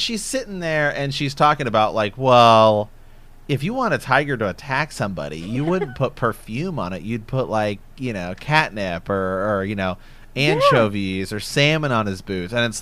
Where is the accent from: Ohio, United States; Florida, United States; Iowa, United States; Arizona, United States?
Ohio, United States; I mean, we're from Ohio, so they talk about this at the end of the first episode.